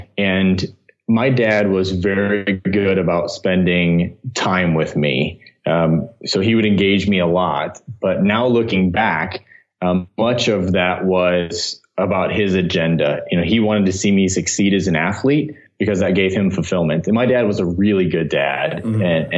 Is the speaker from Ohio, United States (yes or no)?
yes; Bryan, Ohio, United States; My hometown is called Bryan, Ohio. So it's about 2 hours north of Dayton, okay. Way up in the northwest corner of the state.